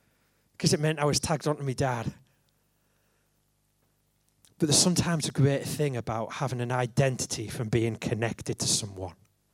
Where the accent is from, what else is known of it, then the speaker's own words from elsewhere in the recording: Grangetown, North East England, United Kingdom; I grew up near Middlesbrough in a place called Grangetown, a place with not such a great reputation. And I was a kid in this place. I went to school just outside of Grangetown.